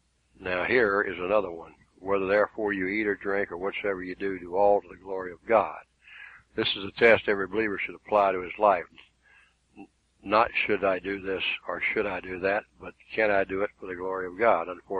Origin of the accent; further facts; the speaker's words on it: the South, United States; I grew up in the South in a culture of heroes.